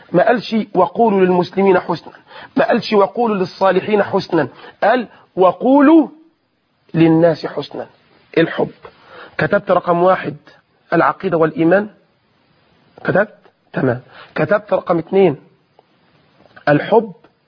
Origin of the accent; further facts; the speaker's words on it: Sharqia Governorate, Egypt; معلش انا بس انا شرقاوي فلاح وبقولش يا ماما وبابا